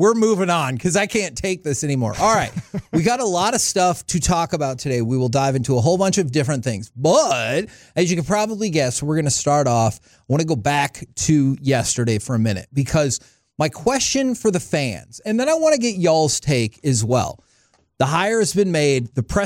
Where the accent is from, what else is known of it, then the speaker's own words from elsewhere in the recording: Texas, United States; I was born and raised here in the Metroplex, just like all you guys.